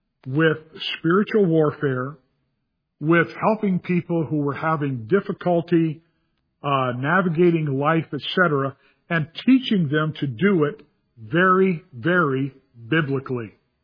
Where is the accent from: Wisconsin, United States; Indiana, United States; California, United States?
California, United States; It's like, it's okay, Dad. I'm from California. We're just, and it's your fault, Dad, that I'm from California, so.